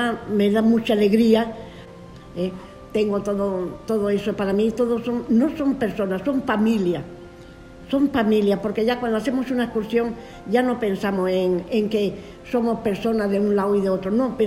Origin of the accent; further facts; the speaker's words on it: Andalusia, Spain; now in Tarragona, Spain; yo estoy muy orgulloso de mi barrio. De verdad que estoy muy orgulloso, y de Tarragona. No lo cambiaría por nada, y soy andaluza.